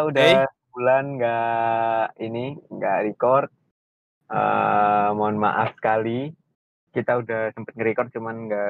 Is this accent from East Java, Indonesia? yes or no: yes; Sidoarjo, East Java, Indonesia; now in Bogor, Indonesia; gue dari Bogor. Gue dari Sidoarjo yang merantau ke Bogor buat kuliah.